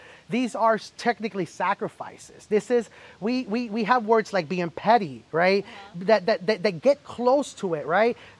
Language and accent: English; New York, United States; I'm a New Yorker.